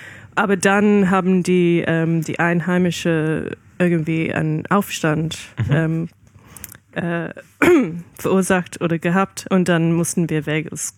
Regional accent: Australia; German is a second language; also born or lived in Malaysia

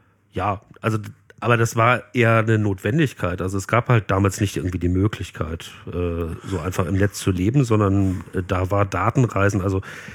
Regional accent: Bielefeld, North Rhine-Westphalia, Germany; Wir sind irgendwie in Westdeutschland einigermaßen rumgereist, aber so den größten Teil meiner Jugend habe ich in Bielefeld verbracht

